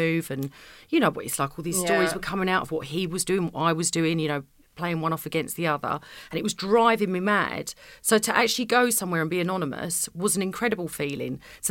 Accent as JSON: {"language": "English", "region": "East of England", "country": "United Kingdom", "said": "I'm from Essex"}